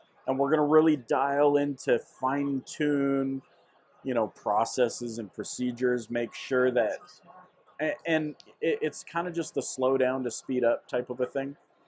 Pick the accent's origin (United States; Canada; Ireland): Canada; British Columbia; I grew up in British Columbia, Canada.